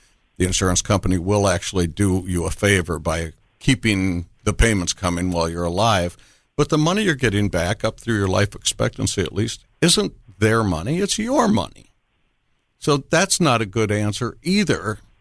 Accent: Midwest, United States; Good Midwestern upbringing.

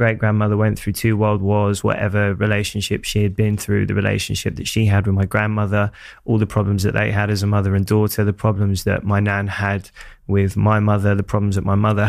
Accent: Hackney, London, United Kingdom; People always go, it must have been really tough growing up in Hackney, but I didn't know any different.

